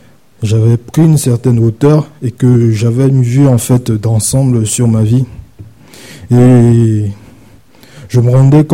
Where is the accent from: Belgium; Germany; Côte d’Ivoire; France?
Côte d’Ivoire; Je me présente … je suis originaire de la Côte d'Ivoire.